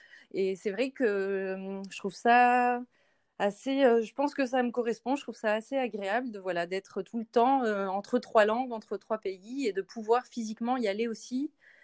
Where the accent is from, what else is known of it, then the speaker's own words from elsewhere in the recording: northern France, France; On vient du nord de la France, seulement à 300 km